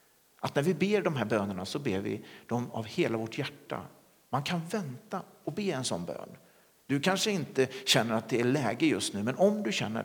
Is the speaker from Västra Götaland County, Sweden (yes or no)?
yes; Lidköping, Västra Götaland County, Sweden; en plats i Lidköping där jag växte upp.